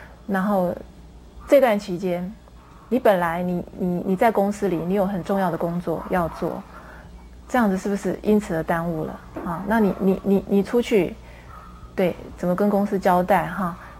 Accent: Taiwan; 他们认为我因为我是台湾人，从小的两地的思想教育不一样

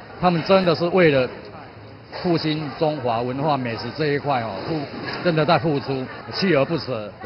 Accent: China; 我们中国人的味觉的基因里面就是记得这种味道

